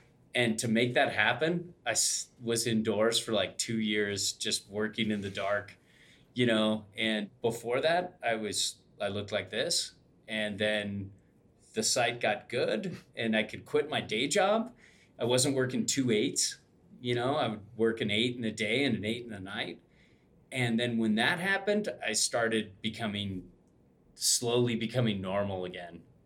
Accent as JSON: {"language": "English", "town": "Irvine", "region": "California", "country": "United States", "tie": "born or raised there", "also_born_or_lived": "Newport", "said": "I grew up in Orange County."}